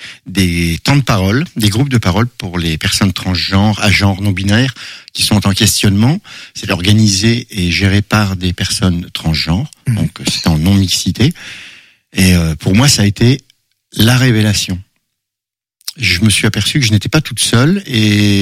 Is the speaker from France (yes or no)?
yes; Verdun, Grand Est, France; now in Angers, France; Oui, Verdunoise exactement.